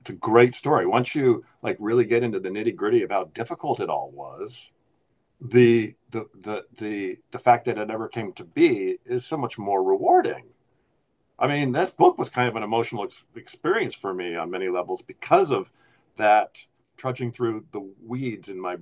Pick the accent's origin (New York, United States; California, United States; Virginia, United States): California, United States; Palos Verdes; I was a Disney kid, so I grew up in Palos Verdes, where the fog came in every morning.